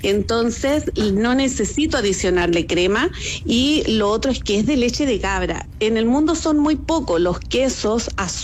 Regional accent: Chile; also born or lived in Calama; A los 17 años, por buscar oportunidades, tuve que salir de mi pueblo, irme de mi ciudad, porque acá en esa época no había tampoco dónde estudiar

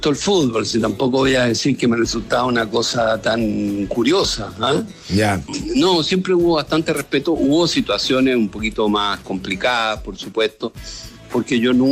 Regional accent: Chile; la gente, como los chilenos, realmente somos como, no sé, entre escéptico y mal pensado

